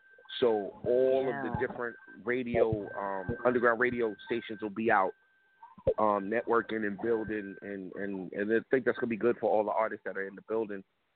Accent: Brooklyn, New York, United States; And me knowing I'm from Brooklyn, he's like, yo, you ever heard of such and such, such?

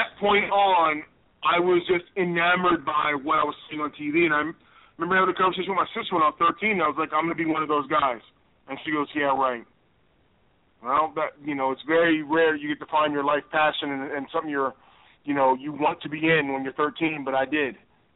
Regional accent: New Jersey, United States; And, you know, I grew up in New Jersey, so we had Channel 29 and Channel 48.

